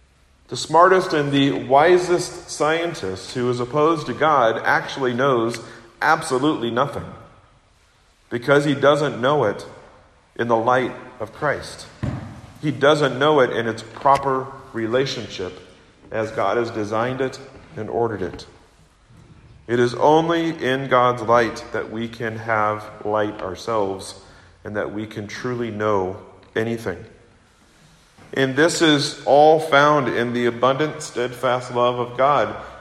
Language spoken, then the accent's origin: English; Kansas City, United States; born or raised there; also born or lived in Seattle